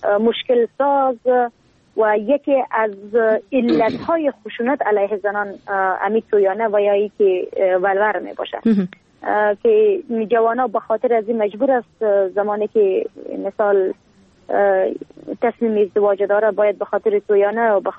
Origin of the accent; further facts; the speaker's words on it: Helmand, Afghanistan; ما در ولایت هلمند بزرگ شدیم و با این محیط کاملا مطابقت داده میتونم خودم را،